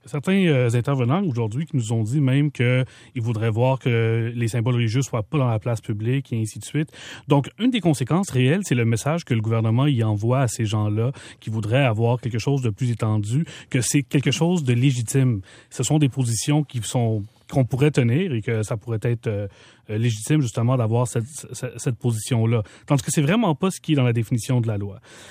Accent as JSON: {"language": "French", "region": "Quebec", "country": "Canada", "said": "Moi, je suis un Québécois, ça fait 30 ans que j'habite ici."}